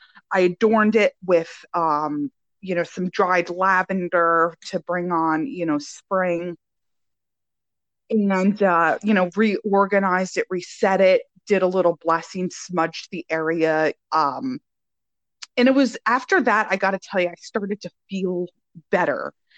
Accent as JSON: {"language": "English", "region": "New Jersey", "country": "United States", "said": "I call it Ostara because, you know, I'm from Jersey."}